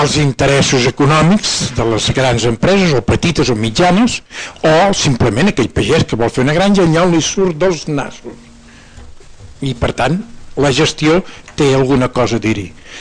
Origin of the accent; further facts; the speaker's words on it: Catalonia, Spain; soc de les Garrigues